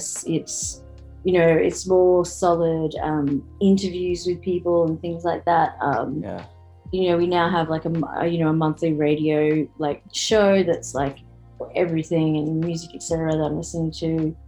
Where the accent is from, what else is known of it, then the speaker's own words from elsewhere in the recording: Australia; Down Under is, of course, Australia.